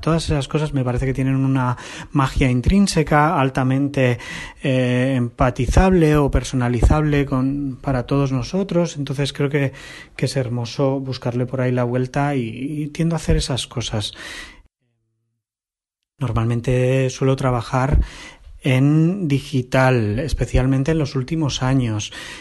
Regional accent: Mallorca, Balearic Islands, Spain; now in Barcelona, Spain; soy un ilustrador de Mallorca, pero hace muchos años que vivo en Barcelona.

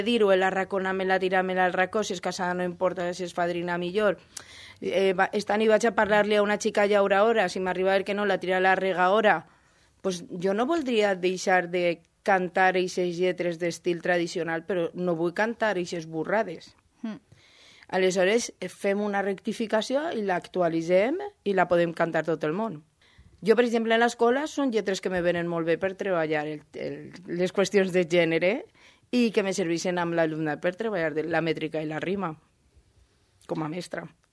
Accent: Valencia, Valencian Community, Spain; jo sóc de València i n'hi ha moltes maneres de fer les jotes

